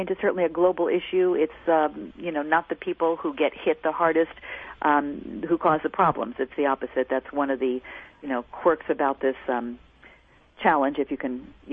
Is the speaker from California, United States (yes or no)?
yes; California, United States; my daughter, we're from the Bay Area, has gone to camp in Maine.